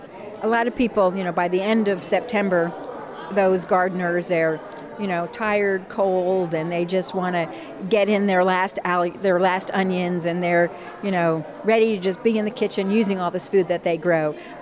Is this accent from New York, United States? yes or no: no; Georgia, United States; But I'm from North Georgia, and I was used to growing softneck garlic, where the necks are soft and braidable.